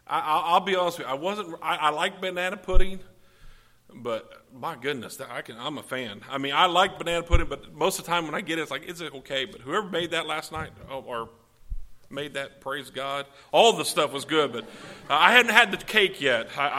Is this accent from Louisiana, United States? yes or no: yes; Louisiana, United States; Now I came from Louisiana to hopefully go back down, because man, everything was fried down there.